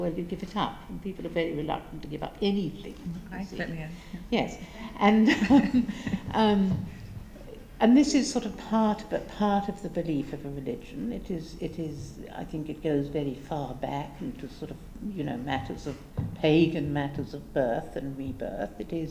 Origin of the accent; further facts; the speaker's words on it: England, United Kingdom; I'm English. That's right. Proud of it.